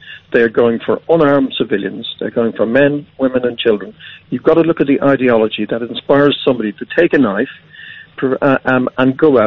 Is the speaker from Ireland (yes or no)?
yes; Ireland; we, you know, spoke out against what they were doing as fellow Irish citizens.